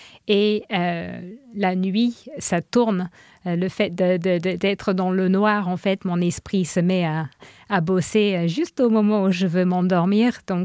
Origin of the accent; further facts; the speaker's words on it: England, United Kingdom; also born or lived in Northern Ireland; j'ai grandi en Angleterre. Et puis, comme ma mère est nord-irlandaise, mes parents sont retournés là-bas.